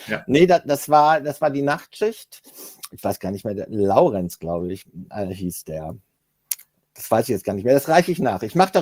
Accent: Hamburg, Germany; Ja, ich bin Hamburger.

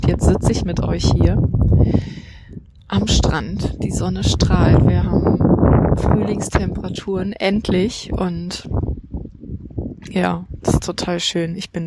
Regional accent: Berlin-Brandenburg, Germany; wir kommen ja alle so aus Berlin-Brandenburg die Ecke.

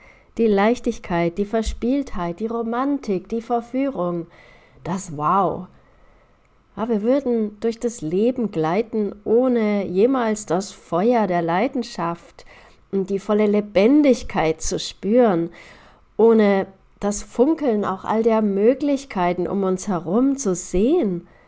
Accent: Bavaria, Germany; in meinem Heimatort in Bayern

